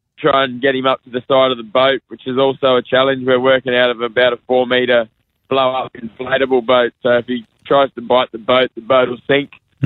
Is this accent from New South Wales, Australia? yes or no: no; Darwin, Northern Territory, Australia; I'm from Darwin, born and bred